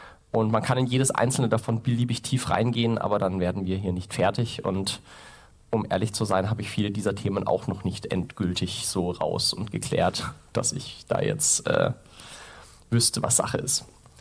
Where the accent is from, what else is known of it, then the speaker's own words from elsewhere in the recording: Erlangen, Bavaria, Germany; Ich komme aus Erlangen.